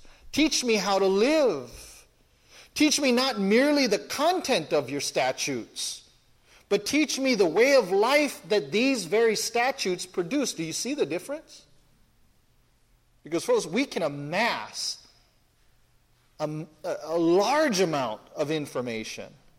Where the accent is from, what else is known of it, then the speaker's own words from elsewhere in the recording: Philippines; Everybody has a little bit of a temper. I'm Filipino.